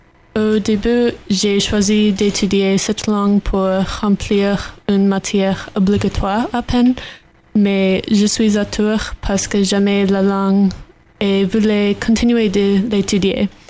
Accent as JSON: {"language": "French", "region": "Pennsylvania", "country": "United States", "said": "je suis étudiante aussi à l'Université de Pennsylvanie. Je viens de Homestown, une petite ville près de Harrisburg et de Hershey en Pennsylvanie. J'ai 20 ans"}